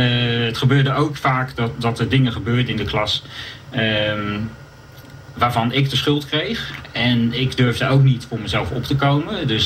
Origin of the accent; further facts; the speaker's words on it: Delft, South Holland, Netherlands; born there; Ik ben geboren in Delft.